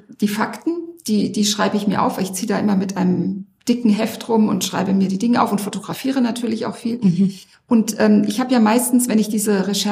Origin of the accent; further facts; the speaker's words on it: Frankfurt, Hesse, Germany; Ja, also ich bin ja gebürtige Frankfurterin. Ich komme also aus Hessen, bin in einem Vorort von Frankfurt und später im Taunus aufgewachsen